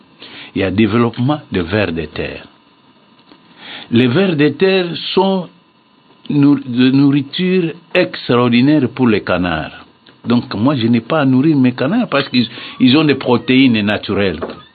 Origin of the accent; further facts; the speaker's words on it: Maluku, Kinshasa, DR Congo; Et je le fais chez moi à Maluku.